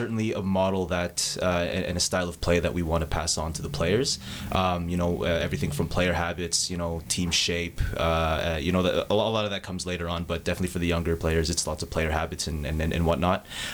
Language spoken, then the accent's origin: English; Calgary, Alberta, Canada; And just growing up in Calgary, Alberta is a beautiful place.